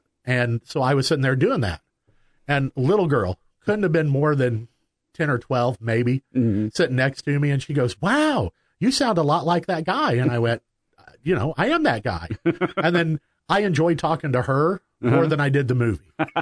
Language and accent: English; Oblong, Illinois, United States; now in Robinson, United States; I grew up in Oblong.